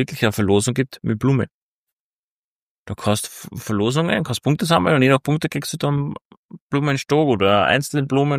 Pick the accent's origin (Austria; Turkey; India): Austria; Da wird nicht geschnitten wie bei uns in Österreich.